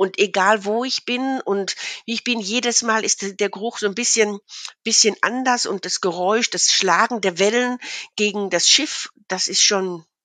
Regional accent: North Rhine-Westphalia, Germany; lebe ja nicht an der Küste hier im Münsterland, ist ja schön Inland und was ich nie früher und also von meinem aufgewachsen bin ich im Ruhrgebiet, also für mich war das Meer nicht Teil meines Lebens.

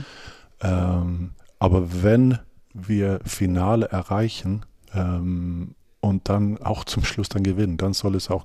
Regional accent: Sweden; now in Germany; aber ich als Schwede, ich habe es ja auch, auch anders erlebt

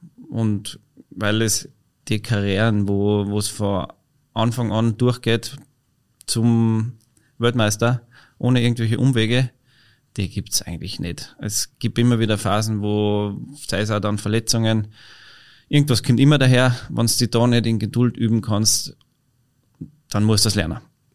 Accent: Kirchberg, Tyrol, Austria; daheim in Kirchberg-Denning, da wo ich aufgewachsen bin.

